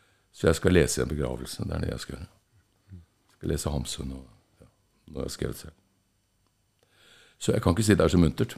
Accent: Sarpsborg, Østfold, Norway; fra Sarpsborg, som min hjemby.

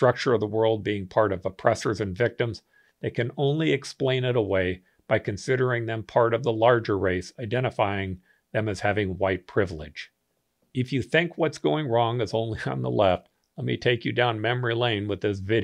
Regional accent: United States; I thank God I'm an American.

